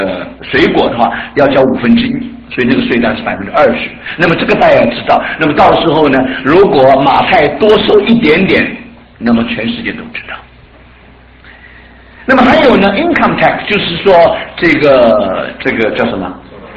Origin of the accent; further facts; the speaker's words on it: China; 因为我们中国人对那个背景不大熟悉。这个犹太的税率啊，跟我们中国的有一点点不同。